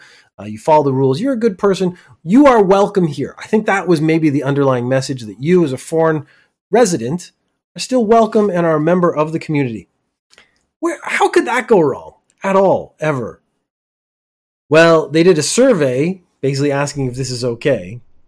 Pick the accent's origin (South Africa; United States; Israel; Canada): Canada; now in Japan; the number of people who would accept me as a Canadian, huge number.